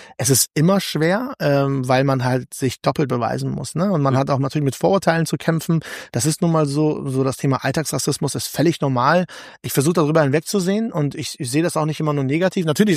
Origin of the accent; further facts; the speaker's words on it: Germany; ich kann zwar ein bisschen Russisch, aber ich bin kein Russe. Ich bin Deutsch mit Migrationshintergrund.